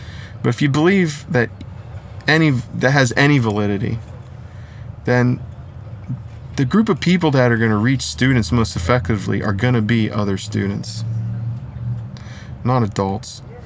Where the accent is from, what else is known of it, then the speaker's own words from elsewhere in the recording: Canton, Ohio, United States; I'm from Canton, Ohio.